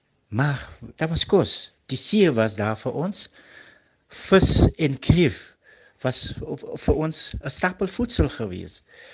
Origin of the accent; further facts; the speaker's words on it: Lamberts Bay, Western Cape, South Africa; Ek is in 1970 gebore in Lammatsbaai, het hier groot geword, het die skool gegaan in Lammatsbaai. Ons was maar 'n visser familie, gesin. Redelik arm groot geword, maar daar was kos.